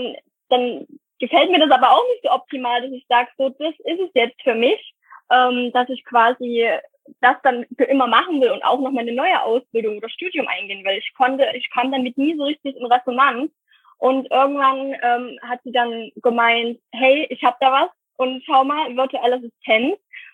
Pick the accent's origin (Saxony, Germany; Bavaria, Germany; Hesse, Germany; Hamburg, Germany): Saxony, Germany; ich bin 20 Jahre alt, ich komme aus Sachsen und wohne auf dem Dorf, in einer kleinen Stadt auf dem Land.